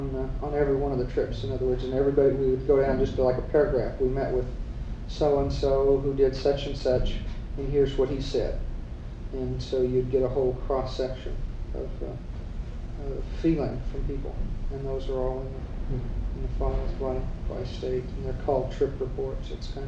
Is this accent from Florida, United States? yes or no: no; California, United States; Yes, I'm a lawyer from Southern California.